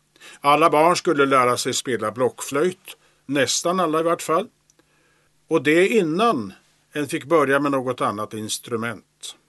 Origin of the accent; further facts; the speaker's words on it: Eskilstuna, Södermanland, Sweden; Jag är uppvuxen i Smedstan Eskilstuna. Född i mitten av 40-talet